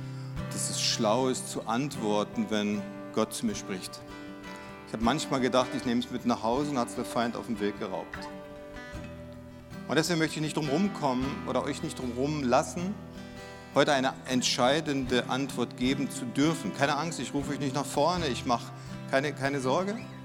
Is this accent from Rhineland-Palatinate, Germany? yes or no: yes; Worms, Rhineland-Palatinate, Germany; Mission beginnt hier in Landau, über Worms, wo ich herkomme, bis an die Enden der Erde.